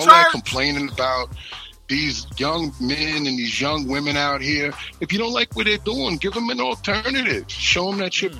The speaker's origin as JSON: {"language": "English", "region": "New York", "country": "United States", "lives_now": "Atlanta, United States", "said": "I'm from New York originally, and I currently live in Atlanta, Georgia. I'm a New York guy through and through."}